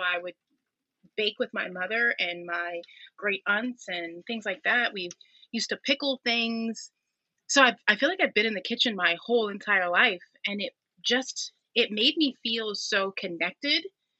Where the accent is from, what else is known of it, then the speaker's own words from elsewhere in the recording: Houston, Texas, United States; born there; now in New York, United States; And so I was born in Houston, Texas, but when I moved to New York